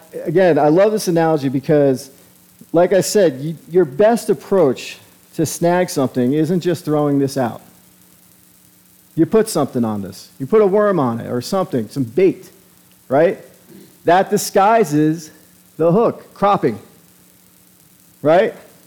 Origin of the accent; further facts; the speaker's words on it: New York, United States; If you know anything about me, I grew up in New York on the Long Island Sound. So we had some great saltwater fishing.